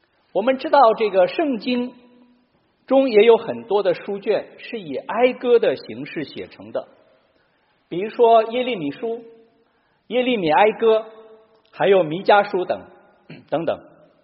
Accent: Henan, China; 比如在中国的农村，我的老家河南有着比较典型的丧葬的方式和习俗

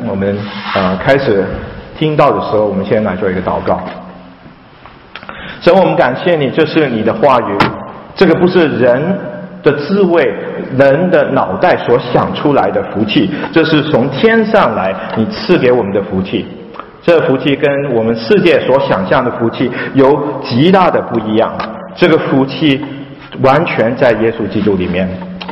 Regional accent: Hong Kong; 那我在香港长大

